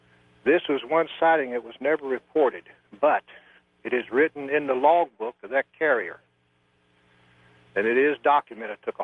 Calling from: Port Gamble, Washington, United States; from Port Gamble, Washington.

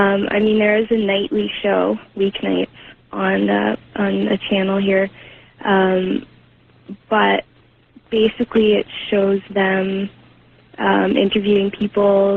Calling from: London, Ontario, Canada; I'm calling from London.

